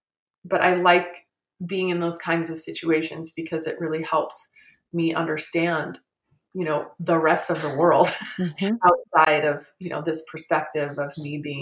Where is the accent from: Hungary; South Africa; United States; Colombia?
Hungary; first language Hungarian; English is a second language; to identify my roots, which was in Eastern Europe, you know, in Hungary. You know, I mean, it was my first language.